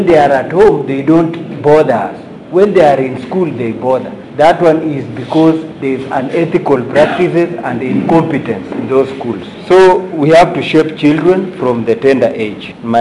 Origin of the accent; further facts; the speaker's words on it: Nandi County, Kenya; I come from Nandi County, just at the border of Vihiga and Kisumu County.